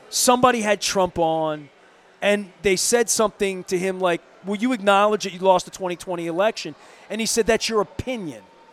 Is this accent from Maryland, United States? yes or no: yes; Dundalk, Maryland, United States; I grew up in Dundalk, and I grew up in Archie Bunker's Dundalk, as I say.